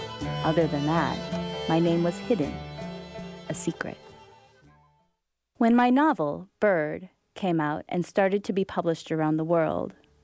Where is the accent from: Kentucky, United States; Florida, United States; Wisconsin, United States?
Wisconsin, United States; I grew up in Wisconsin, surrounded by land, and have never seen coral in my life. My name doesn't fit in the Midwest.